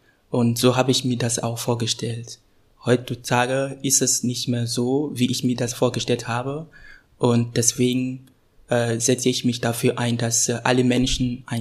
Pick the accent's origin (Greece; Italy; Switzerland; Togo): Togo; German is a second language; now in Bremen, Germany; Ich bin 25, ich komme aus Togo und studiere auf Lehramt